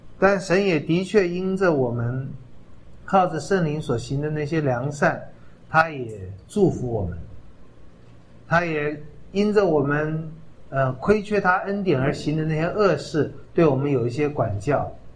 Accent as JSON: {"language": "Chinese", "country": "China", "said": "我们中国人对那些洋鬼子是多么的痛恨和惧怕和陌生啊。"}